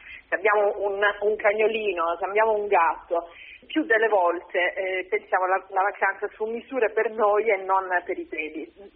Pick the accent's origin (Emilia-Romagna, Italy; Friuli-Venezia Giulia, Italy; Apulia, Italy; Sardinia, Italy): Apulia, Italy; pur essendo, diciamo, a 300 chilometri, poi, perché sono della provincia di Brindisi